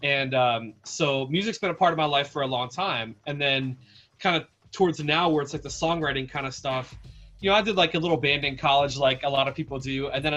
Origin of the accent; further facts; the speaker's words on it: West Virginia, United States; now in Detroit, United States; So I grew up in West Virginia. I'm in Detroit now, so I'm a musician.